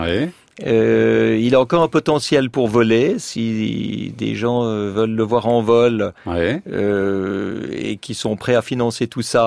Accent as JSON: {"language": "French", "town": "Cape Canaveral", "region": "Florida", "country": "United States", "tie": "born or raised there", "said": "J'ai vécu toute mon enfance à Cap Kennedy avec les astronautes de la NASA."}